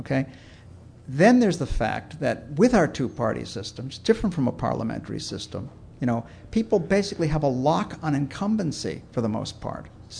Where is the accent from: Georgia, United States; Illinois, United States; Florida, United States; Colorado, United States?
Illinois, United States; Chicago; I'm from Chicago, okay? I speak about this with a little authority.